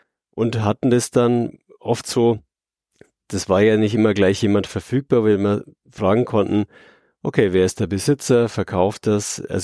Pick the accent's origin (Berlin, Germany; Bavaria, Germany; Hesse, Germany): Bavaria, Germany; Fürth; Also ich bin sogar aus Fürth, in Fürth geboren. Ich kenne das halt gar nicht anders.